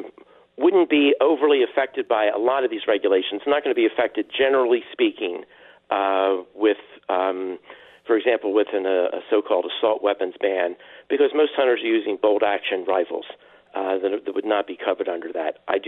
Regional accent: Pennsylvania, United States; I'm originally from Pennsylvania, where hunting is also popular.

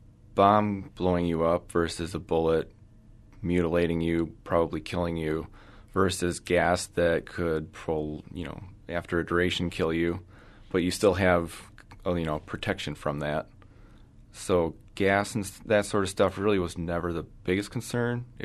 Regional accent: Coon Valley, Wisconsin, United States; I'm from Coon Valley originally, which is right outside of La Crosse. I grew up on a dairy farm

